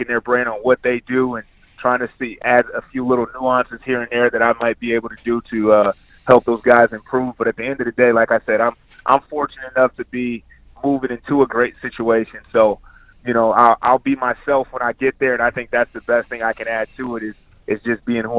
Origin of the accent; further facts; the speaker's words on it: California, United States; a lot of it came down to the fact that I'm from California originally